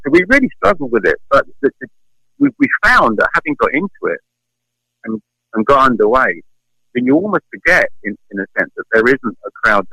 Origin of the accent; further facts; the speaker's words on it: United Kingdom; Yeah, I'm British, so I have a bias towards it.